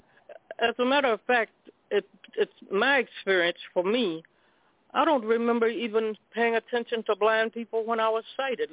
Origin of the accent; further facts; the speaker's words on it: Chicago, Illinois, United States; we grew up in Chicago, you know, and we knew that where we lived, there were no white people, there were no Mexicans, there were just us. We lived in neighborhood.